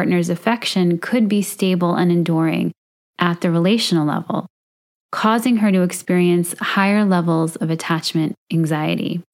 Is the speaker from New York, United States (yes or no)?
yes; Brooklyn, New York, United States; Growing up in Brooklyn, New York, I was fortunate to be invited into the homes of my friends, many of whom were first-generation Americans.